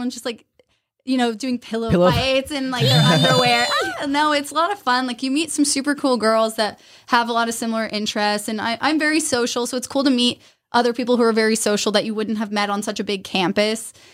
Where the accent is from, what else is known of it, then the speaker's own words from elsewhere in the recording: Colorado, United States; moved away as an adult; now in California, United States; I'm from Colorado. I moved out here when I was 18 for college. And I feel like a lot of my friends, we've all stayed in California.